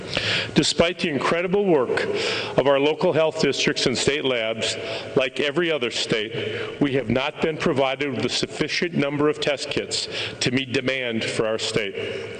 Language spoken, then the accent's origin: English; Wisconsin, United States; I grew up in Wisconsin, and I remember the excitement that my friends and I had.